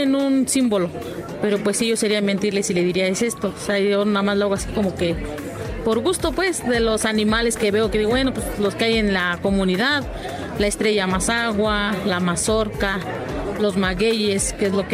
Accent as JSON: {"language": "Spanish", "town": "San Felipe Santiago", "region": "State of Mexico", "country": "Mexico", "said": "Soy del Estado de México, de San Felipe Santiago, municipio de Villa de Allende."}